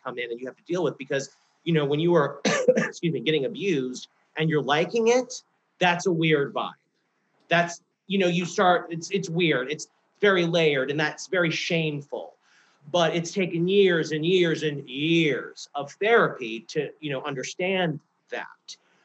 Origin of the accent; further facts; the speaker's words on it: Lafayette, Louisiana, United States; My trauma is I am from Lafayette, Louisiana, come from a very highly conservative, super, we don't talk about anything kind of place.